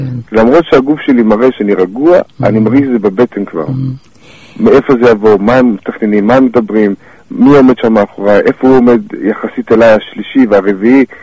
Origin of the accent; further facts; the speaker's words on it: Tnuvot, Central District, Israel; אני עובד בא ממושב של תימנים, מושב תנובות שנמצא באזור השרון.